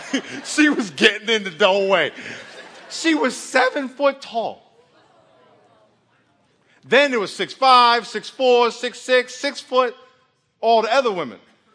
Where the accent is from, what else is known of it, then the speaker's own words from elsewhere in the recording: New York, United States; now in Rancho Penasquitos, United States; They were Filipino kids. And I came from New York. I never met a Filipino in my life